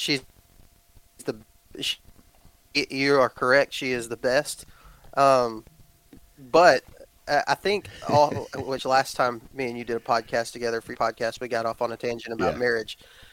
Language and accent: English; Texas, United States; I was raised in Texas, and so in Texas the hunting scenario is just so much different.